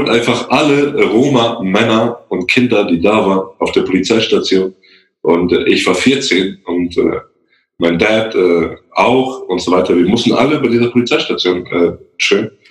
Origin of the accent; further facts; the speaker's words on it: Germany; born there; So, ich bin ja in Deutschland geboren, auch quasi.